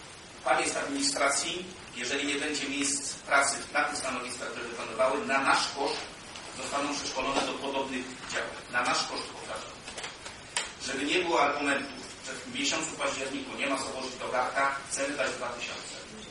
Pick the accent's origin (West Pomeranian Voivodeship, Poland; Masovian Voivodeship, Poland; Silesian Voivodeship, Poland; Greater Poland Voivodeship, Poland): Silesian Voivodeship, Poland; Dąbrowa Górnicza; born there; Ja się urodziłem w Nąbrowie, chociaż w zasadzie w Gołonów, wtedy jeszcze Gołonów był odrębną gminą, dopiero potem poniętą przez Nąbrowę górniczą. Studiowałem w Nąbrowie, pożeniłem w Sosnowcu, więc jestem w jakiejś części Zagłębiakiem.